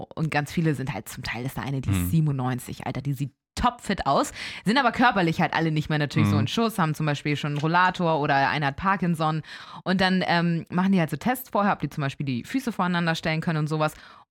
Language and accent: German; Elmshorn, Schleswig-Holstein, Germany; 3-mal so viel wie meiner Heimat, Elmshorn. Da wohnen ungefähr so 51.000.